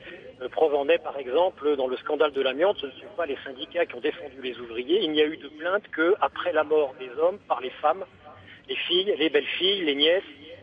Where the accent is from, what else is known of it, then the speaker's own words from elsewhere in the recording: Hauts-de-France, France; Je suis originaire du Nord, voilà. Et le monde ouvrier, j'ai baigné dedans.